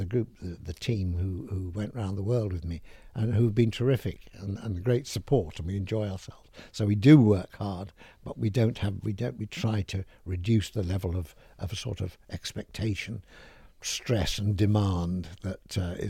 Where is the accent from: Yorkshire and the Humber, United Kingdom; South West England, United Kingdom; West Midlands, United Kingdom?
Yorkshire and the Humber, United Kingdom; Sheffield; now in London, United Kingdom; I was born and brought up in Sheffield.